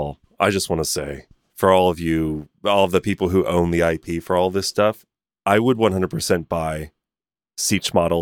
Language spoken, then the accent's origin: English; New York, United States; And then I'm also from New York, and I've been in New York a long time.